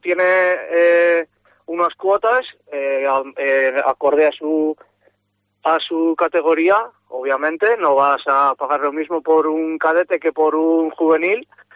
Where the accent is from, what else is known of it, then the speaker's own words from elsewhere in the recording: Villarreal, Valencian Community, Spain; tanto como yo, que soy de Villarreal